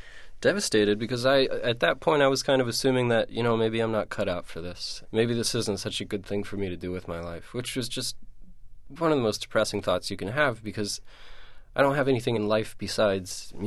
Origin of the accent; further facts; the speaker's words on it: Santa Fe, New Mexico, United States; But growing up in Santa Fe, if I joined a band